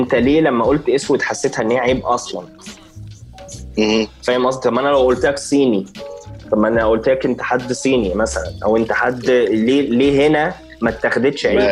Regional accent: Egypt; طب ما احنا عارفين ان المصريين كنا دايما في برا مثلا

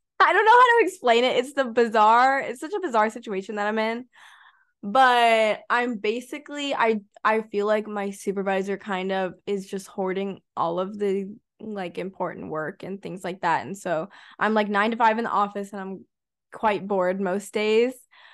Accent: Boca Raton, Florida, United States; now in Tampa, United States; I moved here to Tampa. So I'm from South Florida. Always been a Florida girl my whole life. I love Florida. I'm from like Boca Raton.

